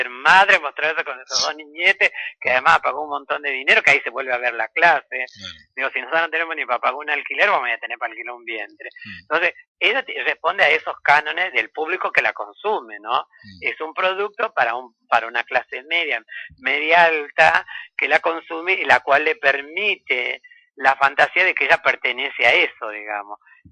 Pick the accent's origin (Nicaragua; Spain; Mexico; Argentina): Argentina; Salta; que yo soy salteña.